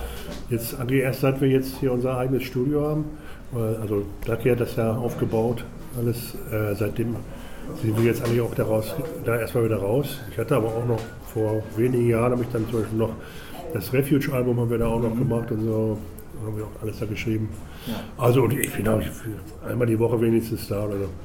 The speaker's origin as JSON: {"language": "German", "region": "North Rhine-Westphalia", "country": "Germany", "lives_now": "Herne, Germany", "said": "Ich bin stolzer Ruhrpottler, sind wir alle, glaube ich."}